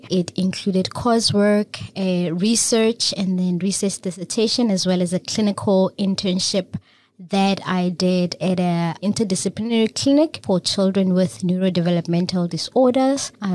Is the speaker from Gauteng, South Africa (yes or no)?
yes; Pretoria, Gauteng, South Africa; I was born and bred in Pretoria in the township of Mamelodi.